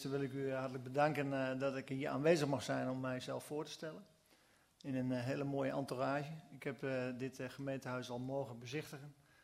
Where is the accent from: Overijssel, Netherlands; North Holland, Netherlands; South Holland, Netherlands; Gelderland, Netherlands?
Overijssel, Netherlands; Deventer; 50 jaar oud. Ik kom uit Deventer.